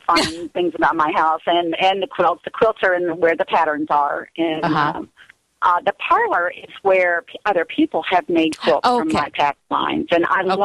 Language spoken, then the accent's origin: English; Florida, United States; And when they saw that I was from Florida, they said, well, we're the Pink Flamingos.